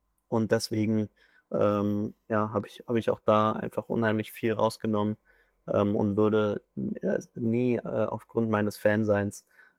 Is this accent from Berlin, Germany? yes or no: yes; Berlin, Germany; Ich bin in Berlin-Spandau aufgewachsen.